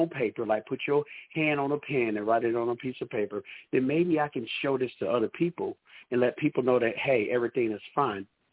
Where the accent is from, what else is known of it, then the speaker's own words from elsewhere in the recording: Tuscaloosa, Alabama, United States; now in Tallahassee, United States; I currently live in Tallahassee, Florida, but I'm from Tuscaloosa, Alabama